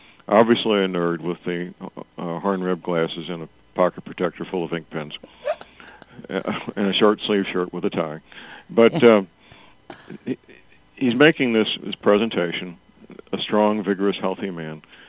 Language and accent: English; St. Louis, Missouri, United States; One near my hometown, St. Louis, was one of those.